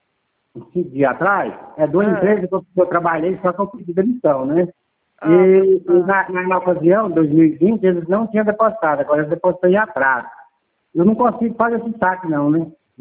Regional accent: Minas Gerais, Brazil; Sou do estado de Minas.

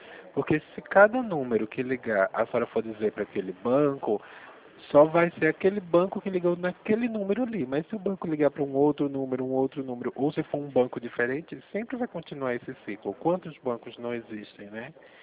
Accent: Pernambuco, Brazil; now in São Paulo, Brazil; Sou pernambucano, sou em São Paulo, no interior.

